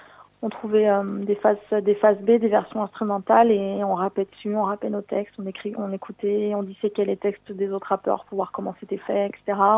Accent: Brest, Brittany, France; now in Barcelona, Spain; Et puis par la suite, j'ai quitté ma ville, c'est-à-dire j'ai quitté Brest pour aller m'installer à Barcelone

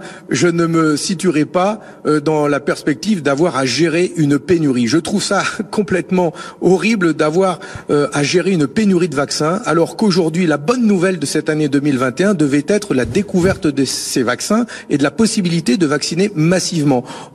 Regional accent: Hauts-de-France, France; chez nous, dans le Pas-de-Calais

